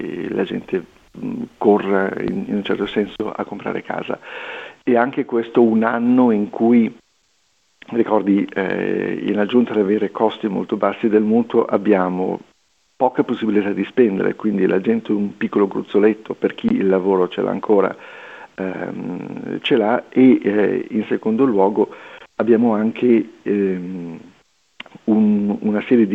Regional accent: Australia; cercare di trovare magari un esperto di Cina che possa spiegare a noi australiani che non siamo magari esperti di Cina

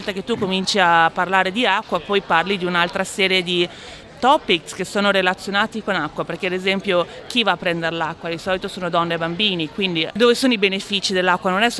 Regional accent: Adelaide, South Australia, Australia; quindi vengo da Adelaide, sono molto emozionata di essere qua a Melbourne

